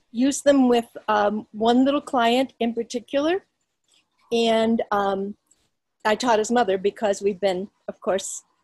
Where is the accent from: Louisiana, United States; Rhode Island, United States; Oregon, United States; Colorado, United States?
Colorado, United States; Berthoud; I am from Berthoud, Colorado, just Great. North of Denver.